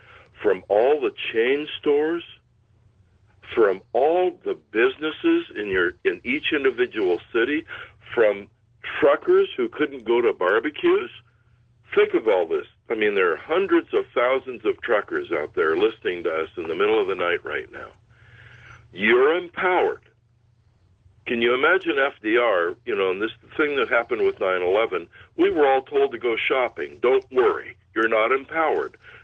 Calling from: Hinckley, California, United States; I'm calling from Hinckley, California.

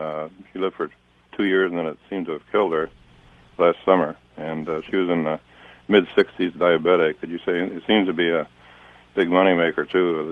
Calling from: Fredericksburg, Virginia, United States; from Fredericksburg, Virginia.

